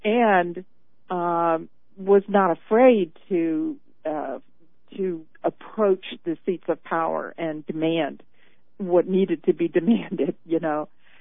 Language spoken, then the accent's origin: English; California, United States; I'm from California, and I went to the South to visit relatives, and I was shocked.